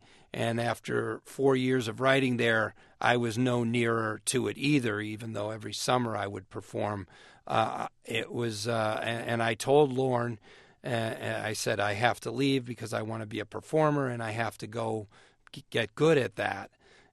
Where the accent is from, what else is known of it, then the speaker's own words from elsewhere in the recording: Naperville, Illinois, United States; Well, I am from Naperville, Illinois, and I'm from a family of seven kids